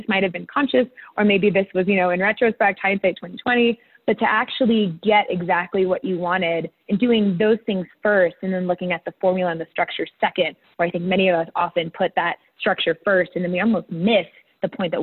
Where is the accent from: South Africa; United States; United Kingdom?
United States; And as American, you know, oftentimes I think I know many of us can get desensitized to our country.